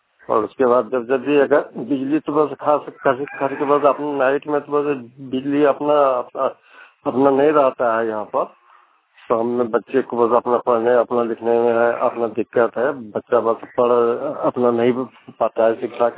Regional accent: Sikaripara, Jharkhand, India; हम सिकारी पाड़ा दुमका से हैं और झारखंड के हैं।

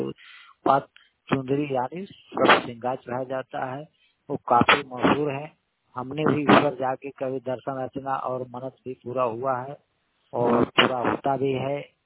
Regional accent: Palamu, Jharkhand, India; भाई को नमस्कार। मैं झारखंड के पलामू से हूँ। हमारा गांव टुटपेरा पड़ता है, उसे फतेह ताली ग्राम है।

